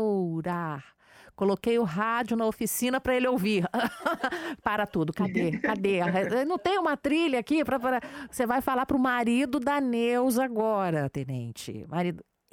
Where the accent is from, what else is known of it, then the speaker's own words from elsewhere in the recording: Rio de Janeiro, Brazil; eu sou do Rio de Janeiro, então a gente usa assim, ó, gambiarra.